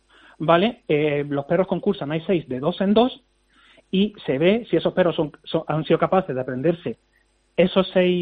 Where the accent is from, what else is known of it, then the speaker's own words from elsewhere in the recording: Jaén, Andalusia, Spain; also born or lived in Granada; yo soy granadino criado en Jaén.